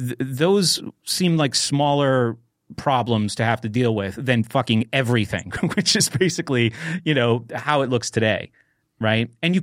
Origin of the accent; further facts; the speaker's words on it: New Hampshire, United States; And maybe it's just because I'm young and I'm from New Hampshire and I haven't seen a lot of things.